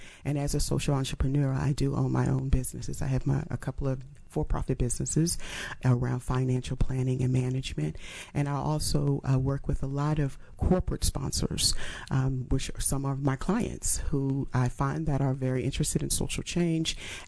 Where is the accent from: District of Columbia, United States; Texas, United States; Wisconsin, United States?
District of Columbia, United States; Washington; Yes. Born and raised in Washington, D.C. My mother was working in the government at the time.